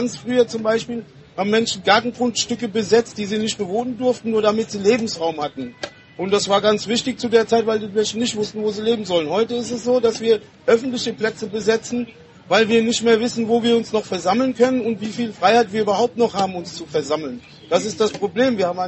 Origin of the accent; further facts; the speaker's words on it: Frankfurt, Hesse, Germany; also wir sind auch Frankfurter Bürger, bewegen uns hier auf Frankfurter Grund.